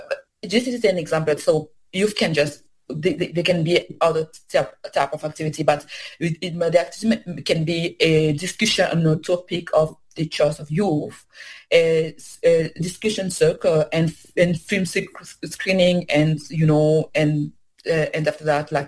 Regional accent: DR Congo; first language Swahili; English is a second language; I speak Swahili. It's my first, you know, my mother tongue, because I'm from Democratic Republic of Congo, and so I speak Swahili, and I learn it at home

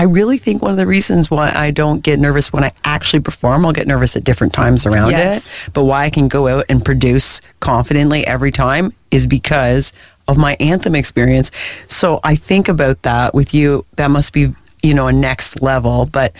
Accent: Prince Edward County, Ontario, Canada; So when Ange and I were growing up in Prince Edward County, which is a rural island

